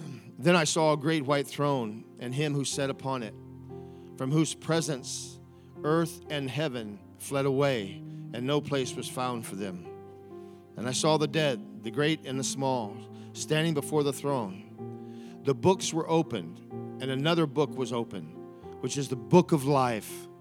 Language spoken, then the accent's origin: English; Gary, Indiana, United States; I grew up in Gary, Indiana, and I'd seen some pretty tough individuals, pretty hardcore, pretty calloused.